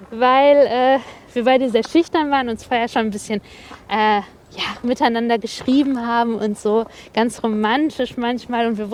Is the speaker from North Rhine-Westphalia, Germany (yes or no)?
yes; Wanne-Eickel, North Rhine-Westphalia, Germany; Und ich bin komme ursprünglich aus Wanne-Eickel. Man sagt nicht Herne, ich komme aus Wanne-Eickel.